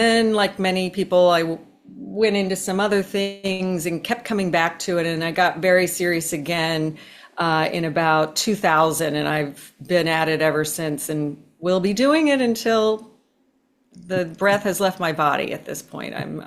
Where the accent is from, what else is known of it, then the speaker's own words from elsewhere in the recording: Texas, United States; My grandma, I grew up in Texas, and my grandma took me on a graduation trip.